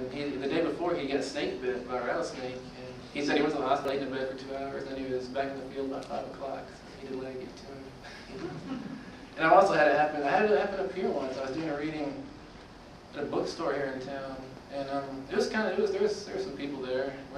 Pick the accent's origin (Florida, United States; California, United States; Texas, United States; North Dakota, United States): Texas, United States; Midland; my hometown is Midland, just south of here